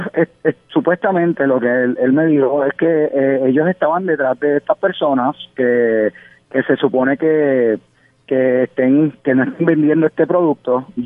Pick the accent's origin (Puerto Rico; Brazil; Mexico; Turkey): Puerto Rico; Naguabo; yo saliendo para San Juan, yo soy de Naguabo.